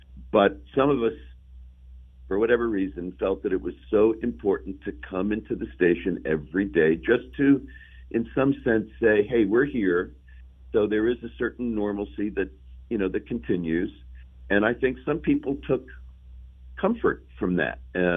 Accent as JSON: {"language": "English", "town": "New York City", "region": "New York", "country": "United States", "tie": "born or raised there", "lives_now": "Philadelphia, United States", "said": "I grew up in New York City. Going back to New York had absolutely no appeal to me. I love Philadelphia."}